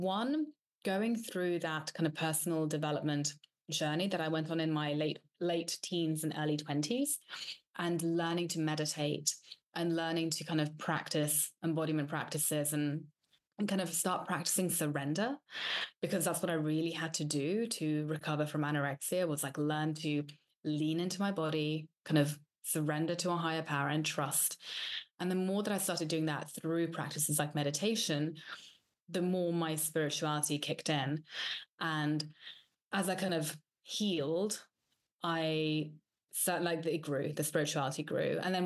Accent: England, United Kingdom; also born or lived in Slovakia; I wasn't baptized or anything as a child growing up in Slovakia. Then growing up in England, I went to a Church of England school.

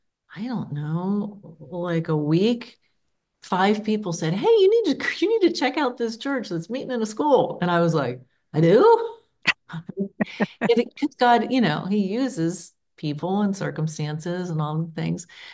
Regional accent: Kentucky, United States; also born or lived in Atlanta / Chicago; I am native to the Cincinnati area. I grew up in Northern Kentucky. And then after college, I moved away for about 10 years. I lived in Atlanta and Chicago.

